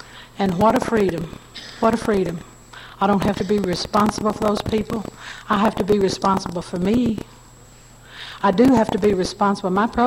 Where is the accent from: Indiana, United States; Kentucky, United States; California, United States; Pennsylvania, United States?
Kentucky, United States; as I was born and raised in Logan County, Kentucky.